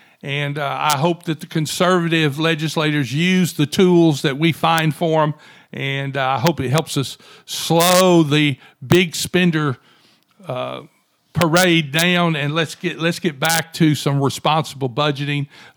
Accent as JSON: {"language": "English", "region": "Louisiana", "country": "United States", "said": "we are from Louisiana, where we have Louisiana Excellence"}